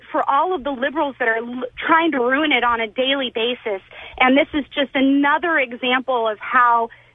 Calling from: San Francisco, California, United States; I'm actually calling from San Francisco.

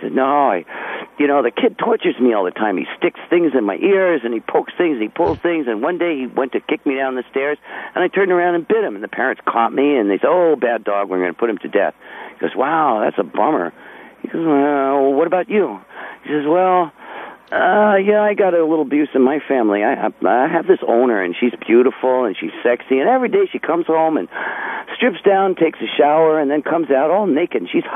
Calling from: Waianae, Hawaii, United States

